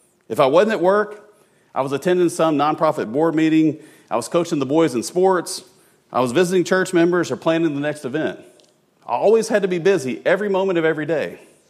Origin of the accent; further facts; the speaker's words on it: Kentucky, United States; Now, you know, Laura and I are from Kentucky, and growing up in Kentucky, I had great-grandparents that owned farms.